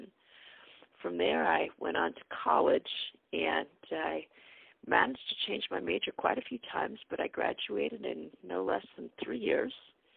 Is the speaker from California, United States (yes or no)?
yes; San Diego, California, United States; I grew up in San Diego, California. I was one of seven kids, and I was the middle child.